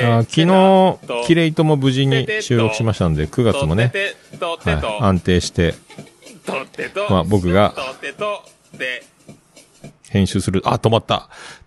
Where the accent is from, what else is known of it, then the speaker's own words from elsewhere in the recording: Fukuoka, Japan; 地元の福岡の人間だけで賄える